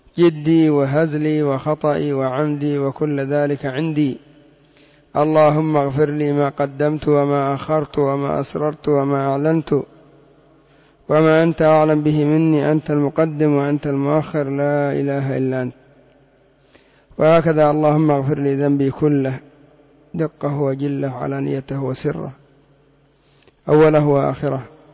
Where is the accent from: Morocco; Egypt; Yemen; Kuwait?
Yemen; وعندنا في اليمن اغتروا